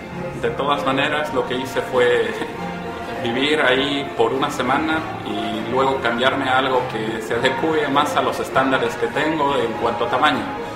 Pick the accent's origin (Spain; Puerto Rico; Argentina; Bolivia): Bolivia; soy de Bolivia. He venido a hacer investigación en la universidad.